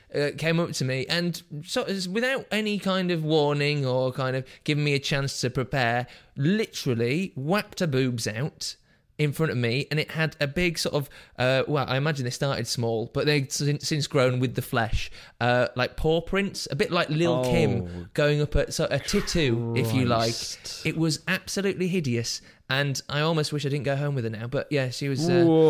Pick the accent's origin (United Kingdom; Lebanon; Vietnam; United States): United Kingdom; Beverley, Yorkshire and the Humber; Near Hull, a place called Beverley.